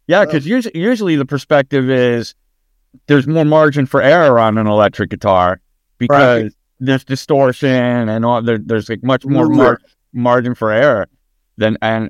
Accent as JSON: {"language": "English", "town": "Rhinebeck", "region": "New York", "country": "United States", "tie": "born or raised there", "said": "I grew up in a little bit north of here in the Hudson Valley, in a town called Rhinebeck, and dude, I'm dying to get back there."}